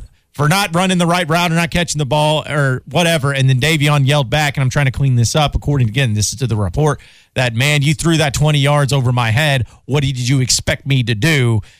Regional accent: Arkansas, United States; I wasn't born in Arkansas. I was born in Texas, but I'm an Arkansan. Like, I was raised here. This is what I know.

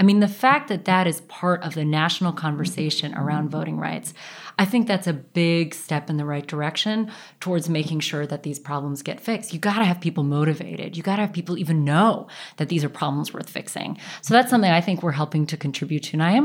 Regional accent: Washington, District of Columbia, United States; So, well, I grew up here in Washington, D.C., and my parents are longtime federal government folks.

